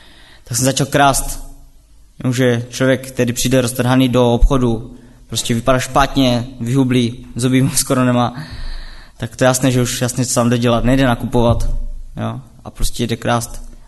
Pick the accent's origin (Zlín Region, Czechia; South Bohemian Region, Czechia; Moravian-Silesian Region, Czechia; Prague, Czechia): Moravian-Silesian Region, Czechia; Karviná; a jsem z Karviné. No a pocházím z nevěřící rodiny.